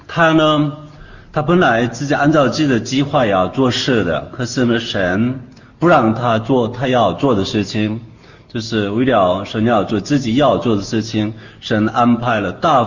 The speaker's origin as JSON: {"language": "Chinese", "country": "South Korea", "tie": "born or raised there", "also_born_or_lived": "Israel", "second_language": "Chinese", "said": "所以我出生做一个韩国人。我就是在那边长大，在那边当兵，读大学当兵。"}